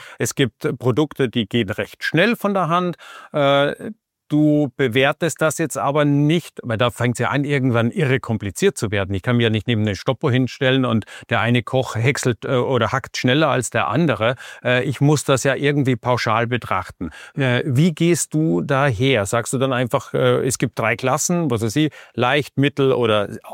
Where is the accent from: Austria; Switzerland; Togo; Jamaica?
Austria; Als Österreicher reden wir jetzt hier von Kalbfleisch.